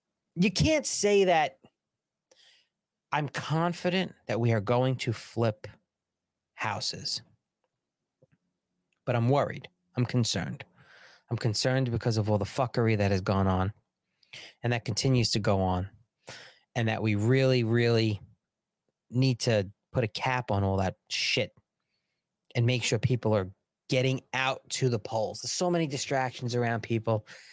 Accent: New York, United States; I will say, being a New Yorker, Kathy Hochul is worse than Andrew Cuomo.

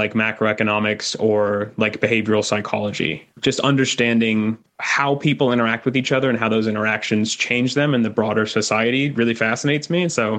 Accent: Portland, Oregon, United States; now in Brooklyn, United States; We're in Brooklyn, New York now, but yeah. I grew up in Portland, Oregon.

